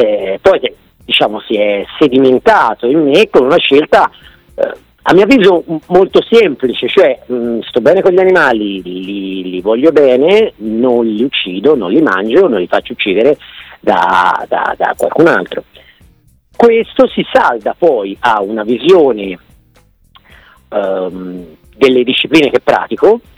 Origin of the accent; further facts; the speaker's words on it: Pistoia, Tuscany, Italy; io sono di Pistoia di origine